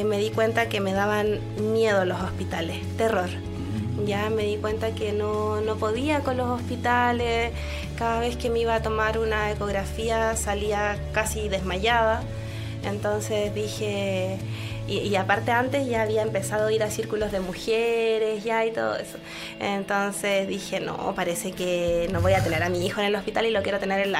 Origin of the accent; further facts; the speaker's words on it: Chile; Yo soy chilena, nací aquí en Chile, las raíces es los pueblos originarios de Chile, mapuche